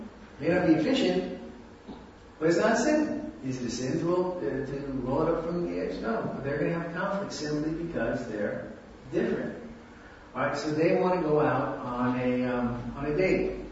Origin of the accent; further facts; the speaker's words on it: New York, United States; And I'm from New York, and my wife is from the South, Myrtle from South Carolina.